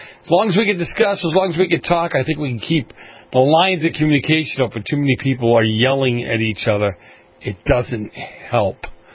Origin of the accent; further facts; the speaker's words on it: Boston, Massachusetts, United States; I grew up in the Roman Catholic Church in Boston